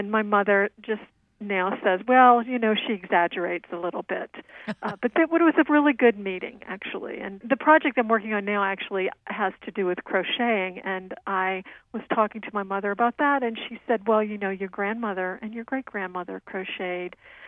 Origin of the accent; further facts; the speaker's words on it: New Orleans, Louisiana, United States; you said I grew up in the Ninth Ward, and really it was right outside of the Ninth Ward.